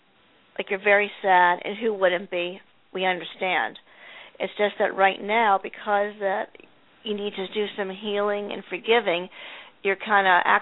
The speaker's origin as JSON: {"language": "English", "region": "New Jersey", "country": "United States", "said": "I'm from Jersey."}